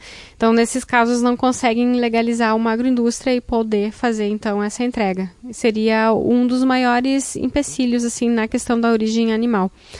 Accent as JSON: {"language": "Portuguese", "town": "Chapada", "country": "Brazil", "tie": "born or raised there", "said": "Sou natural de Chapada."}